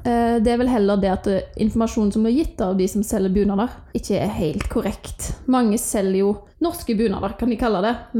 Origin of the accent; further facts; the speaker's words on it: Sveio, Vestland, Norway; accent: Sunnhordaland; Jeg er yngst av 4 søstre. Alle har Sunnhordaland, der som jeg kommer fra da, som er Svejo. Men jeg har en far som kommer fra Haugesund, mor fra Østlandet, rundt omkring på Østlandet.